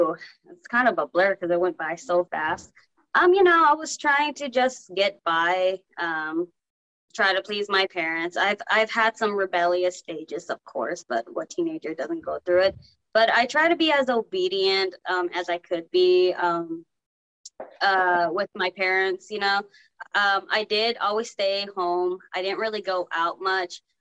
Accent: Grand Prairie, Texas, United States; Well, growing up in Texas, I lived in a small town, Grand Prairie, Texas

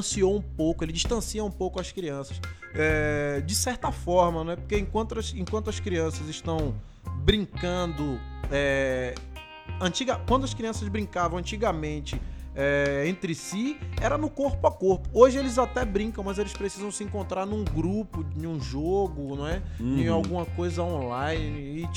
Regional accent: Salvador, Bahia, Brazil; Nascido e criado na Rua do Curralinho, Ilha Amarela, Salvador, Bahia.

